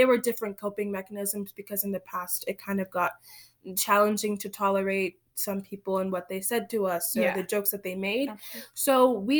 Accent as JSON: {"language": "English", "country": "Nigeria", "lives_now": "Kennebunk, United States", "said": "they know that we're from Nigeria."}